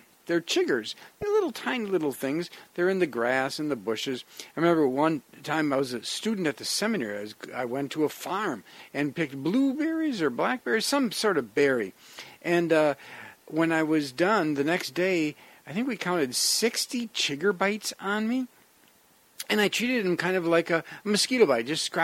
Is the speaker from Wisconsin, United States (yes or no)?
yes; Wisconsin, United States; I grew up in Wisconsin, and we had mosquitoes and horseflies, and oh, they would bite and bite.